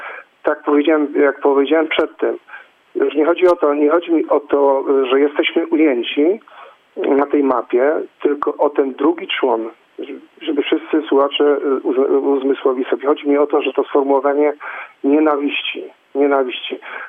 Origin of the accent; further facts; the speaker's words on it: Stary Sącz, Lesser Poland, Poland; Jestem rodowitym starostą Doczanem